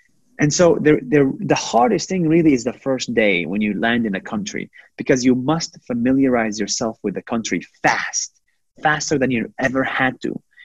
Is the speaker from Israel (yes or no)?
yes; Israel; also born or lived in United States; now in Singapore; I come from Israel, the country with the most militarized country. I live in Singapore, another militarized country. I studied in the U.S., another militarized country.